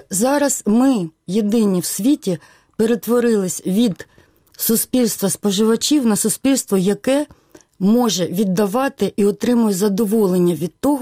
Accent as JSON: {"language": "Ukrainian", "region": "Donbas", "country": "Ukraine", "tie": "born or raised there", "said": "я, скажімо, уродженка Донбасу, я знаю, що шахтарі завжди заробляли набагато більше, ніж мої батьки-лікарі."}